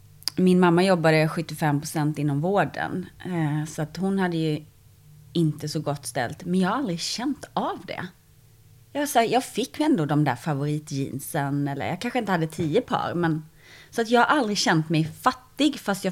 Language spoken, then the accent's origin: Swedish; Eringsboda, Blekinge, Sweden; egentligen så är jag uppväxt i ett litet samhälle som heter Eringsboda, som ligger in the middle of nowhere, och där bor typ 1000 pers.